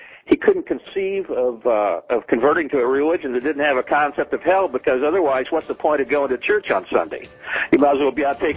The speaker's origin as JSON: {"language": "English", "region": "Illinois", "country": "United States", "said": "When I was going to school at LSU, I'm from Illinois, and I take the old Illinois Central down, the city of New Orleans."}